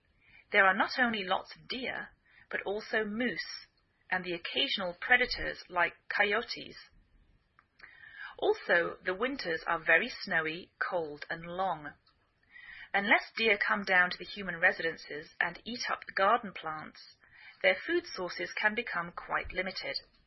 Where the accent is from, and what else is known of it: England, United Kingdom; now in United States